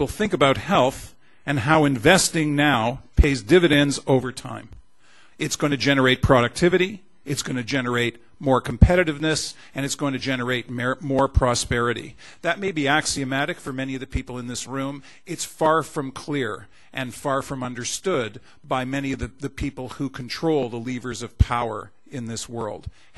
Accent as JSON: {"language": "English", "country": "Canada", "said": "Too often, speaking as a Canadian, of course, one sees metaphors in local terms, we live in a cold climate."}